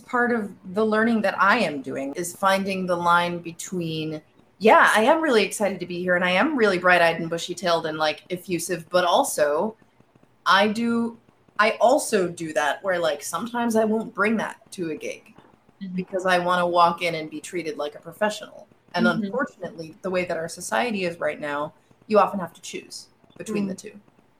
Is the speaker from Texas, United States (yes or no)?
no; New York, United States; I moved out of state to go to college and realized how proud I was to be from New York.